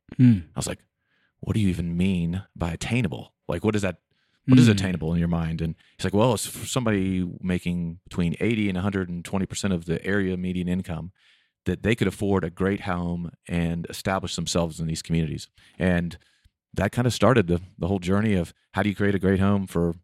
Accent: Florida, United States; now in Buena Vista, United States; You know, I grew up in Florida and then moved to Colorado about 10 years ago.

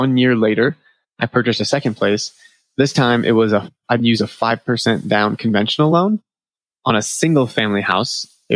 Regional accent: New England, United States; Okay. So I'm from New England, right?

